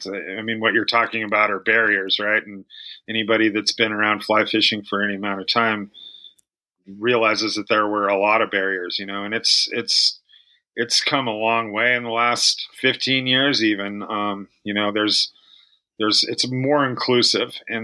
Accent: Leadville, Colorado, United States; I was born in Leadville, Colorado, and kind of grew up in, you know, outside hunting and fishing my whole life.

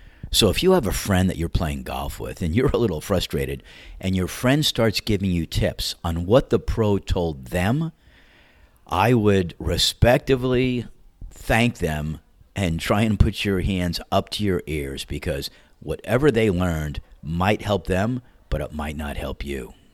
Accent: New York, United States; accent: New York; So my New York accent is slowly returning, and I could only suppress it for so long.

